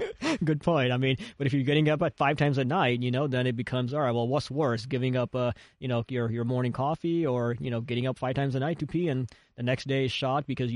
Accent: St. Louis, Missouri, United States; Krispy Kreme is actually, where I grew up with in St. Louis.

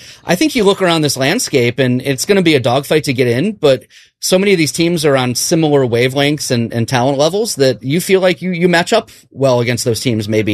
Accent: Ohio, United States; We're from Ohio. We're not used to this.

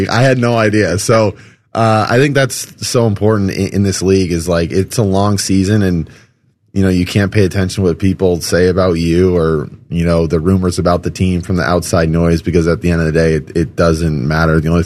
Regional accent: Massachusetts, United States; also born or lived in Colorado; Yeah, I grew up in Massachusetts as well, and it snowed all the time there.

